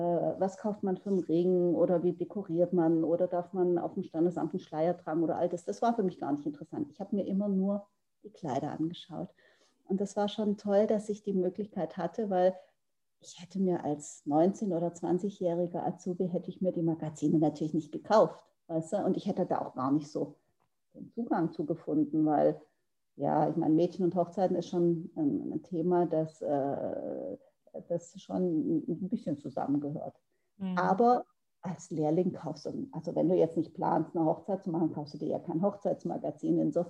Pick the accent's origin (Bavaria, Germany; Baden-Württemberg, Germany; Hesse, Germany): Baden-Württemberg, Germany; Grünkraut; ich bin in Grünkraut bei Ravensburg aufgewachsen. Ich hatte, weißt du, so eine richtig ruhige, schöne Kindheit auf dem Land. Das ist ein kleiner Ort